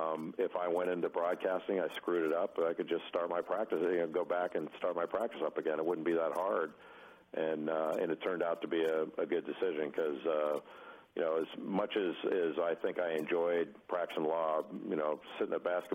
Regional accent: Rolling Hills, California, United States; I grew up in Rolling Hills. You know, we had a lot of tennis players there, so I banged the tennis ball around a little bit.

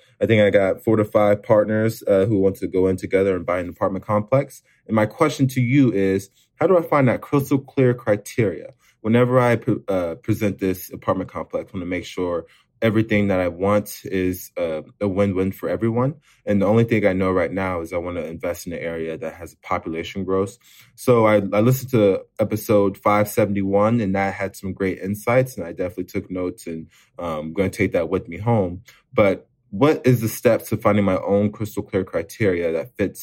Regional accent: Austin, Texas, United States; now in Lawrence, United States; I'm from Austin, Texas, living in Lawrence, Kansas, investing in the Kansas City area.

